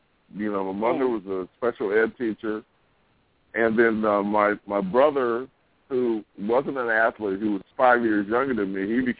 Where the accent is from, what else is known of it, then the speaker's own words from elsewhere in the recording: Cleveland, Ohio, United States; also born or lived in Weirton, West Virginia; Well, I grew up in Cleveland, Ohio. I was born in nearby Weirton, West Virginia, which is right next to Steubenville, Ohio, and Pittsburgh, Pennsylvania. But, you know, my early years were spent in Cleveland.